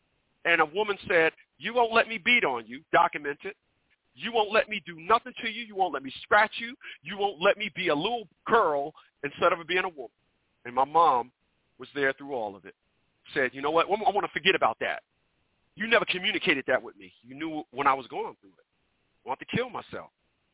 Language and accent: English; Newark, New Jersey, United States; People, I'm from Newark, New Jersey, once again.